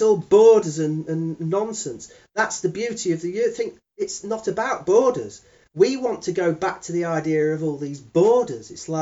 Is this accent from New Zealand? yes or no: no; United Kingdom; my growing up in Britain, seeing it turn more and more into the 51st state of America.